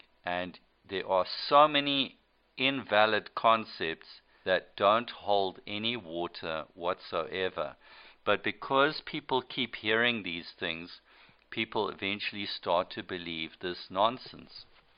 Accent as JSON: {"language": "English", "country": "South Africa", "also_born_or_lived": "Rhodesia", "said": "speaking as a Rhodesian, speaking as a South African, I want to tell you that when you lose your state, you will cry for it."}